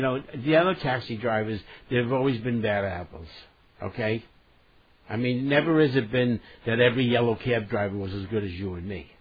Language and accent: English; Brooklyn, New York, United States; You know, I grew up in Brooklyn.